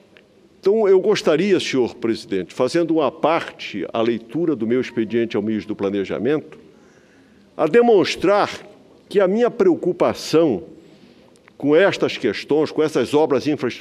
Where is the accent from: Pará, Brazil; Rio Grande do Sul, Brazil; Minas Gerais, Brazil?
Pará, Brazil; Sou agradecido, como paraense e como brasileiro